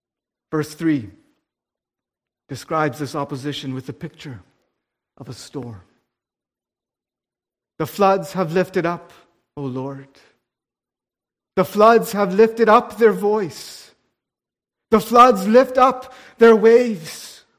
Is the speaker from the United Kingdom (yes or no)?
no; British Columbia, Canada; I grew up in the Fraser Valley on the West Coast.